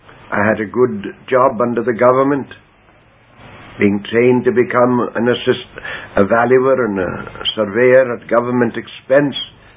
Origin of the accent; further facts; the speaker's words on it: Wales, United Kingdom; born there; I was born in South Wales, in a little country town, or near a little country town, and professed faith in Christ when I was a boy of about 15.